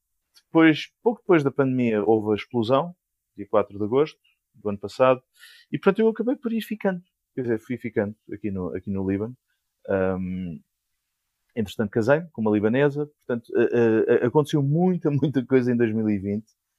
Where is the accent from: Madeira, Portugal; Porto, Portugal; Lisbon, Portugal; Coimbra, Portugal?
Lisbon, Portugal; moved away as an adult; also born or lived in England; acho que tenho 42 ou 43 anos. E sou de Lisboa, originalmente, vivi lá durante 28 anos. Depois emigrei para a Inglaterra, estive lá durante 10 anos.